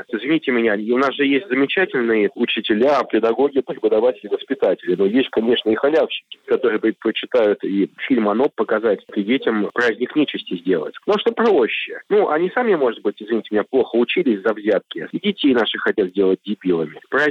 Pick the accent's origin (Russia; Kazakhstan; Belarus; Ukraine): Russia; Saint Petersburg; я из Петербурга, поэтому, ну, пускай идет